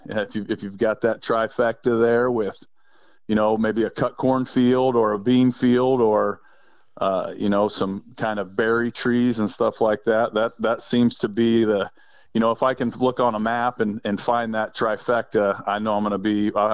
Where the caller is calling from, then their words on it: Trenton, Illinois, United States; I'm actually in Trenton, Illinois. We're about 30, 35 minutes to the ea